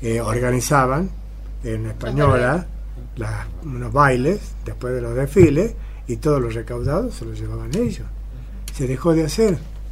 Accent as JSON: {"language": "Spanish", "region": "Jujuy", "country": "Argentina", "said": "Yo soy jujeño y quiero la fiesta con toda mi alma."}